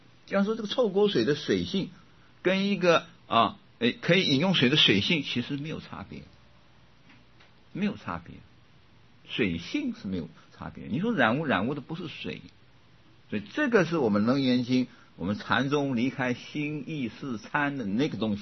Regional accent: Kaohsiung, Taiwan; now in Taipei, Taiwan; 高雄是我的家乡，高雄本来就是我家乡啊，但是我在台北

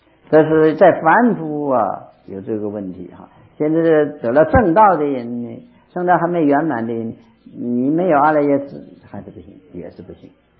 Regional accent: Northeast China, China; 这个我们东北，我是东北人呢、啊，因为那个我是乡下人呢、啊。

